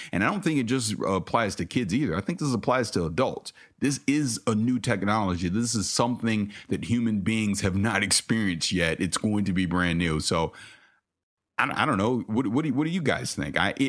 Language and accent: English; St. Petersburg, Florida, United States; I'm from St. Petersburg, Florida. I don't know what fancy word.